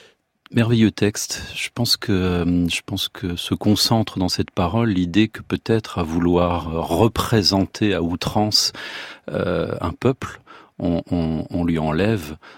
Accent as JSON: {"language": "French", "country": "France", "said": "Et moi, je m'identifie pas du tout à un pays. Je suis français, mais j'écris en français."}